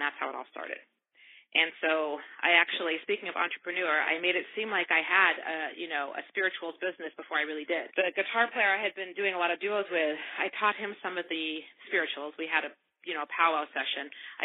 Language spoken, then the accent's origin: English; Oregon, United States; I grew up in Oregon, but I know there were African-Americans in New England.